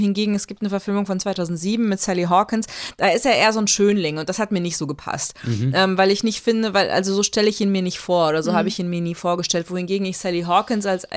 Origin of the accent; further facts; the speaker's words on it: North Rhine-Westphalia, Germany; ich bin ja im Ruhrgebiet geboren und groß geworden